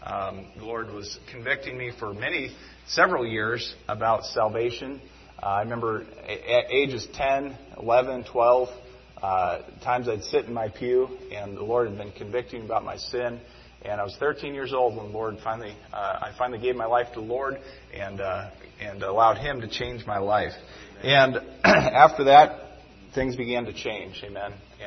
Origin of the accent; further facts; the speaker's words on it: Alaska, United States; We are both raised in Alaska. I was born in Alaska, and through certain circumstances in life, my parents left Alaska for a short time, and my mom brought us back to Alaska.